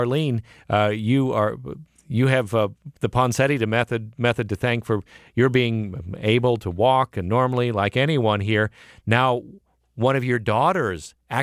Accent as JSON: {"language": "English", "town": "Cedar Falls", "region": "Iowa", "country": "United States", "tie": "born or raised there", "said": "I grew up in the Cedar Falls, Waterloo area."}